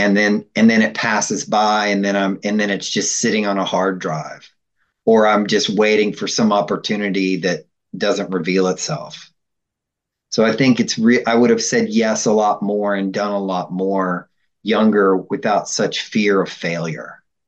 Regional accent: Nashville, Tennessee, United States; moved away as an adult; Maybe it's part of being I'm from Nashville originally. It's part of being a Southern boy.

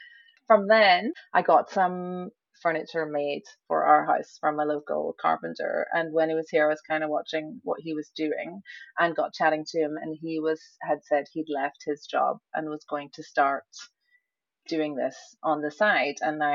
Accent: Ireland; now in South Africa; I grew up in Ireland, something like that.

